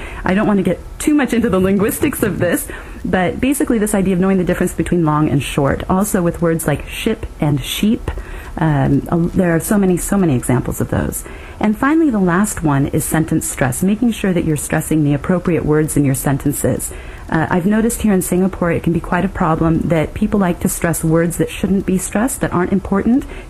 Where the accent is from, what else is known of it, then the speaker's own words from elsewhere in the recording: United States; Myself as an American, I need to use a British T in words like water.